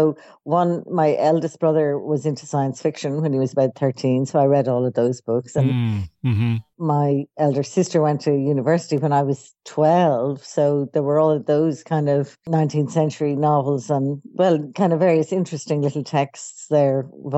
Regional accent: Dublin, Leinster, Ireland; I grew up in Dublin, Ireland, where I still live, though not quite in the same house

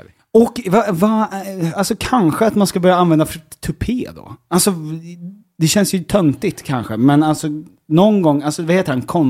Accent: Stockholm County, Sweden; Vi kommer från Danderyd och Bromma, så vi är båda i...

